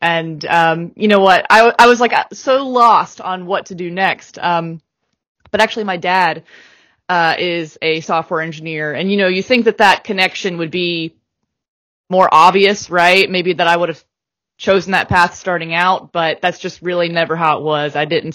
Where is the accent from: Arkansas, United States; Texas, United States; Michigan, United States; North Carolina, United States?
North Carolina, United States; Raleigh; Oh, I'm from Raleigh-Durham, North Carolina, USA.